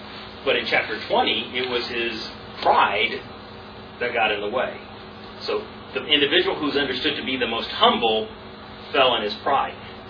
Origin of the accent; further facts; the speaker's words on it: Guatemala; I grew up in Guatemala.